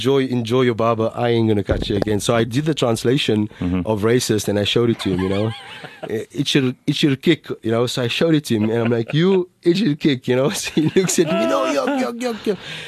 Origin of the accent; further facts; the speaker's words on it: South Africa; So I'm an Indian. I'm South African. You know this. I know this.